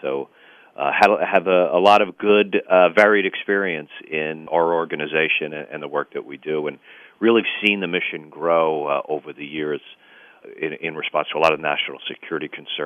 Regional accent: New York, United States; growing up in New York, too, you know, there will always be that vivid memories

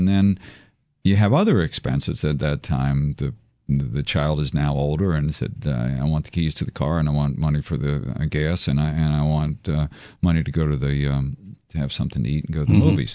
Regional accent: the South, United States; I'm from the South.

